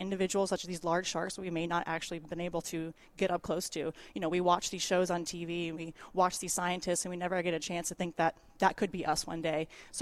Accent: Florida, United States; I grew up in Florida. I've been here my whole life.

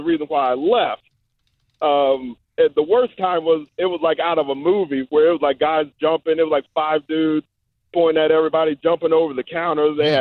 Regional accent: Georgia, United States; And so I'm from Georgia. I'm in this place called Stone Mountain Memorial Drive

